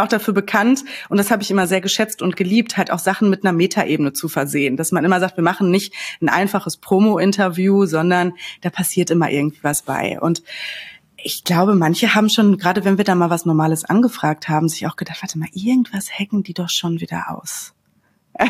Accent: North Rhine-Westphalia, Germany; Ich komme ja auch aus der Ecke

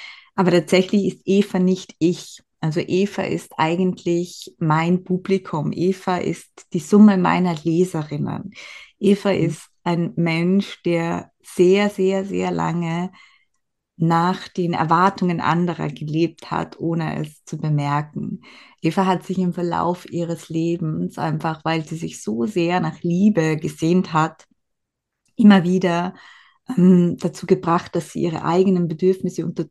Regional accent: Vienna, Austria; accent: Viennese; ich komme aus Wien. Das hört man vielleicht zwischendurch ein bisschen ja, im Dialekt, den Dialekt durch.

